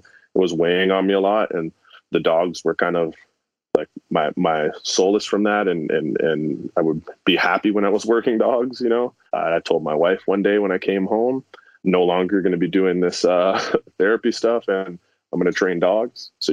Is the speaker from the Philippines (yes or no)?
no; Ontario, Canada; also born or lived in United States; So I'm originally from Canada, the Toronto area. So we ended up back, me and my wife moved back up here once we kind of started the business.